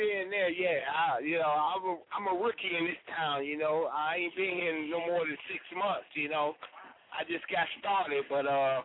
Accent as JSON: {"language": "English", "town": "Detroit", "region": "Michigan", "country": "United States", "said": "I'm from Detroit. I'm from Michigan, Detroit. And I'm coming down the south."}